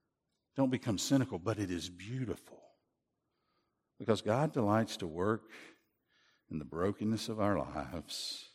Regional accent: Chattanooga, Tennessee, United States; Recently, I heard the story of a guy who's actually buried in my hometown, Chattanooga, Desmond Doss.

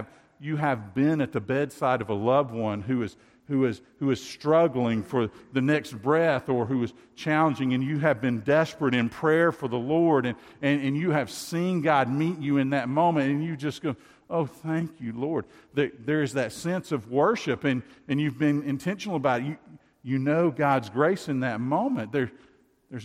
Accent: Tennessee, United States; you've got to deal with the fact that I grew up in Tennessee.

